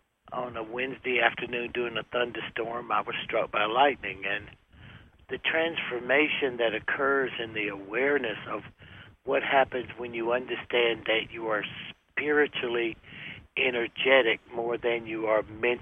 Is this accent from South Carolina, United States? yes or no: yes; South Carolina, United States; Well, I grew up in South Carolina, you know, and religiously everybody goes to hell in South Carolina.